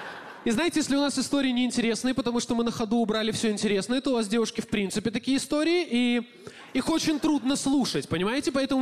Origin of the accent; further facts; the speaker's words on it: Belarus; я из Беларуси, у нас вообще передергивания запрещены.